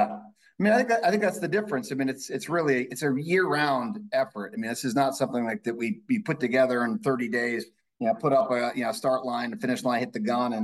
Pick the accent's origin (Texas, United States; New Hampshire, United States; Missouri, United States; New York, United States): New Hampshire, United States; now in St. Petersburg, United States; So I moved from, Keith and I grew up in New Hampshire. So yeah, much different community than St. Petersburg.